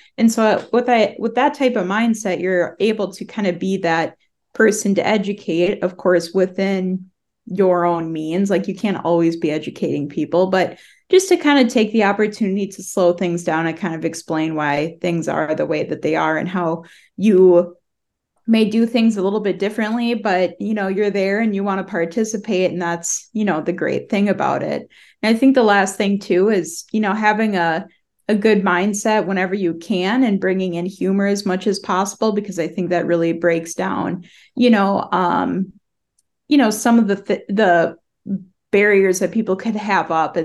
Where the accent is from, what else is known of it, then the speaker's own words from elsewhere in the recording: Minnesota, United States; I am certainly from Minnesota.